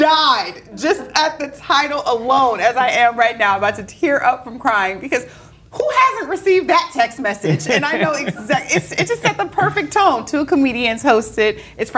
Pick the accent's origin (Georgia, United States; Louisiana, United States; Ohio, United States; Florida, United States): Louisiana, United States; Because I'm from Louisiana. We believe in voodoo.